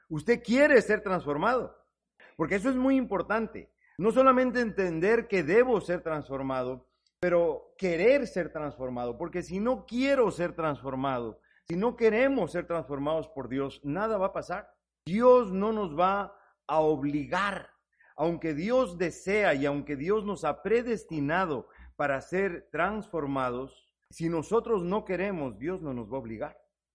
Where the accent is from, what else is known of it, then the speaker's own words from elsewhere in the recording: Ecuador; Yo recuerdo cuando era niño allá en Ecuador, mi abuelo tenía una finca y pasábamos mucho en el campo